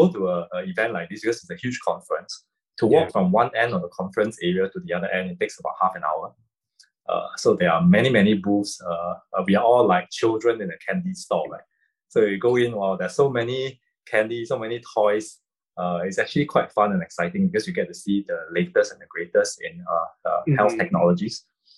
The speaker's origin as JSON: {"language": "English", "country": "Singapore", "said": "Being a Singaporean, I'm actually quite used to the idea of traveling frequently."}